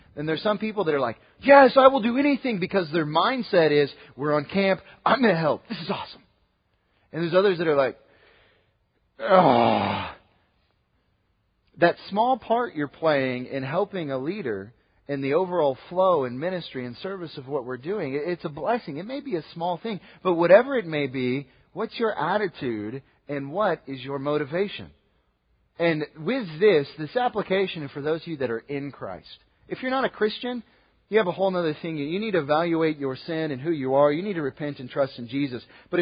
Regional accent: Southlake, Texas, United States; I grew up here. I was born in Southlake.

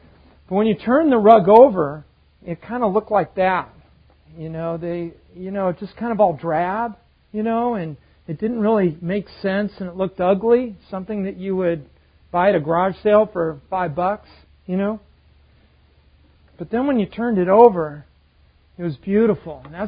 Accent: Pacific Palisades, California, United States; You know, when I was growing up in Pacific Palisades, California, my mom and dad collected Persian rugs.

